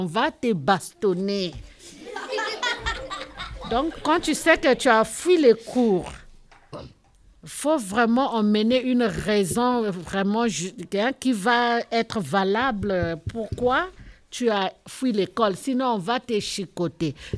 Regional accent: Republic of the Congo; Il y a Congo RDC et il y a Congo Brazzaville. Moi, je suis de Congo Brazzaville.

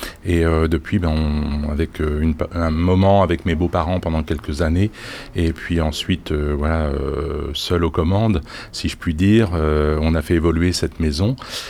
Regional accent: Blois, Centre-Val de Loire, France; born there; qui est né le 18 août 1955, donc j'ai 63 ans, je suis né à Blois

